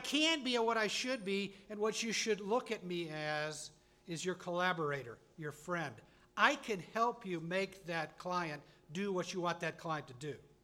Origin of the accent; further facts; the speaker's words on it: Cleveland, Ohio, United States; I'm from Cleveland, Ohio, and I practice law, and I sell.